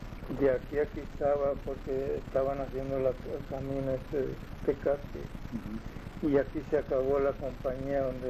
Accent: Tequila, Jalisco, Mexico; now in Mexicali, Mexico; yo vivía allá para el estado de Jalisco, El Salvador, en mi tierra, por un lado Tequila. Y de allá pues nos vinimos en busca de trabajo

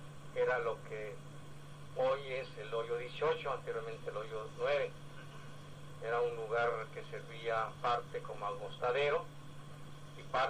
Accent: Tijuana, Baja California, Mexico; also born or lived in Tabasco, Zacatecas; yo nací en el estado de Zacatecas, un lugar que se llama Tabasco, el 21 de julio. Y pues desde muy niño tocó que mis padres me trajeron a Tijuana a la edad de 6 años, en 1942, diciembre.

